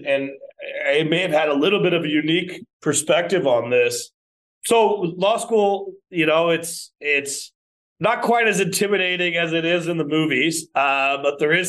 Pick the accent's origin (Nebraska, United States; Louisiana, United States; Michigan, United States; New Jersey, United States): Nebraska, United States; Omaha; now in Philadelphia, United States; No, I'm here from Omaha, but I ended up out east for school.